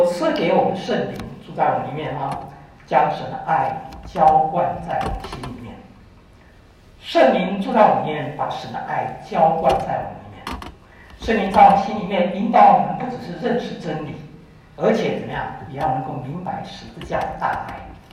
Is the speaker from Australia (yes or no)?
no; China; 因为我们都是受到中国式的那种教育长大的